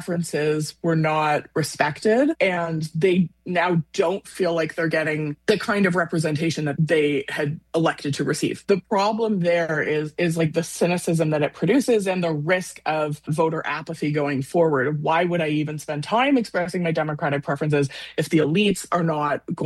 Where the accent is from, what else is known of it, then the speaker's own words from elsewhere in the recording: Canada; I think there was a time in my life as a Canadian institutionalist when I would have said, this is how the system works.